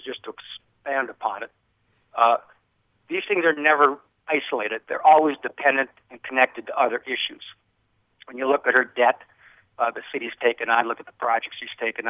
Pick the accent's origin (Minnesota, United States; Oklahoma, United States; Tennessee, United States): Minnesota, United States; Bemidji; I grew up in Bemidji, came here with my family when I was 4 years old. At that time, Bemidji was a smaller, simpler community.